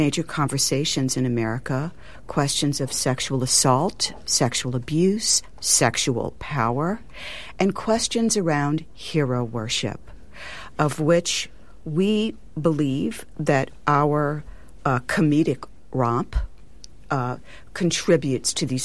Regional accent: Louisiana, United States; but, you know, I'm Cajun.

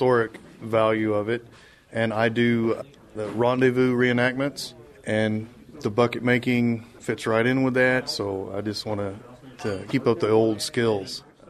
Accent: San Diego, California, United States; I'm from San Diego, California.

